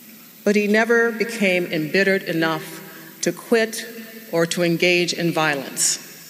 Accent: Pennsylvania, United States; No, we're actually from Schuylkill County, Pennsylvania, where he had his training camp from the 60s through the 80s.

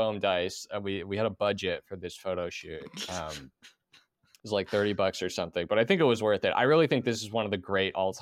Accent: Minnesota, United States; I'm so Minnesotan, I felt like I couldn't just accept that as a gift.

